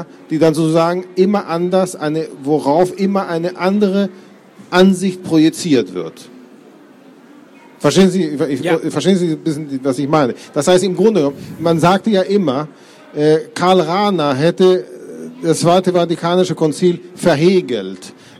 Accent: Chile; ich bin selber in Südamerika aufgewachsen und zwar in Chile. So, das ist in den 60er Jahren, das heißt, alles kommt dort etwas später

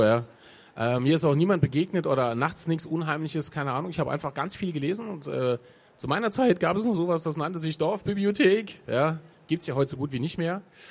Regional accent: Saarland, Germany; Jawohl, das Saarland, ich bin Saarländer und es gibt es immer noch.

